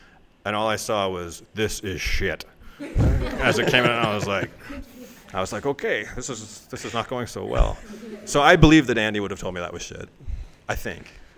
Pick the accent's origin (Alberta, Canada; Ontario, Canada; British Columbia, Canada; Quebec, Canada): Ontario, Canada; Toronto; now in New York, United States; I'm a writer from Toronto, and I'd really love to meet you